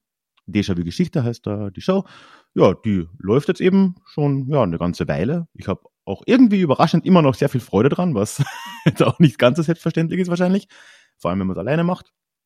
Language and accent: German; Carinthia, Austria; ich bin aus Kärnten